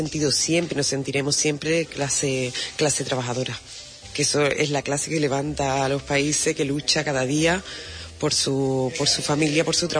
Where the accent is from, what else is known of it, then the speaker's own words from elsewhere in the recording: Huelva, Andalusia, Spain; nosotros mis padres son de Zalamea, pero mi padre ha trabajado aquí en Huelva toda la vida, y bueno, nací en Huelva y nos quedamos aquí en este barrio a vivir, y aquí he estado viviendo toda mi vida hasta el año 2000 que me casé y me fui fuera.